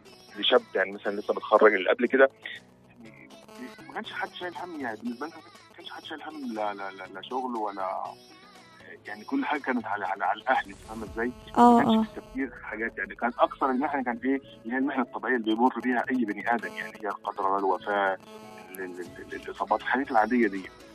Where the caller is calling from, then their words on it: Saudi Arabia; بكلمك من السعودية